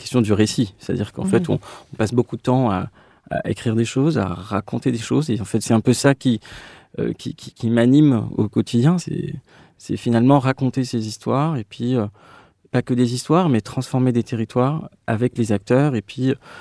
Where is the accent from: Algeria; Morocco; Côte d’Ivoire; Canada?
Morocco; Casablanca, Casablanca-Settat; moved away as an adult; now in France; Je suis né, j'ai grandi à Casablanca jusqu'à mon bac, en fait, où je suis arrivé après en France.